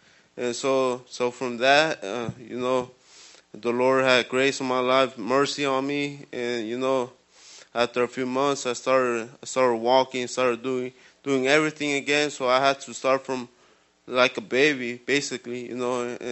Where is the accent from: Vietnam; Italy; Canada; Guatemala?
Guatemala; now in United States; growing up in Guatemala, it was hard.